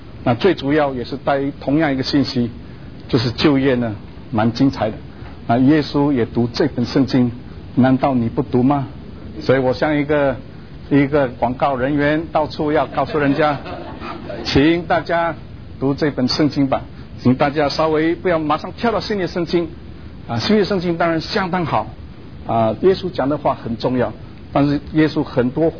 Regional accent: Philippines; 尤其当我父亲带领我们到了南洋，我在菲律宾出生，在那边土生土长。

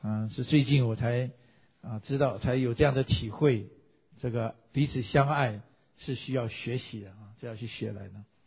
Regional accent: China; 我们其实中国人还有另外一个情人节

